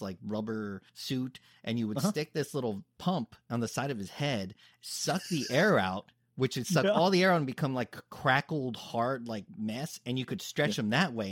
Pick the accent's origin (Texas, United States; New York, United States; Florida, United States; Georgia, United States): Texas, United States; San Antonio; Bro, I'm a Southsider from San Antonio.